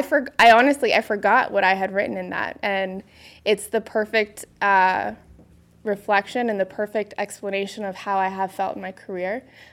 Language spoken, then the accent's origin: English; Phoenix, Arizona, United States; I was a very successful junior golfer growing up in Phoenix and won a handful of national events